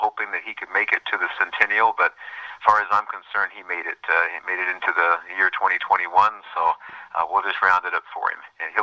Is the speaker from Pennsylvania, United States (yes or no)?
no; Indiana, United States; And I was born here in Methodist Hospital, but grew up out in Hendricks County to the west.